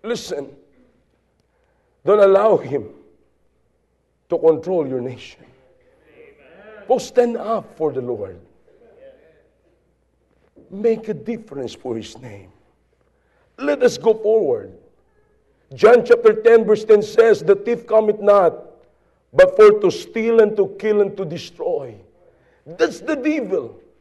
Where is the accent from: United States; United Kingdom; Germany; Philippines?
Philippines; I'm a Filipino. And as a Filipino, I live in the Philippines. I don't live in Iraq. I live in the Philippines because I am a Filipino.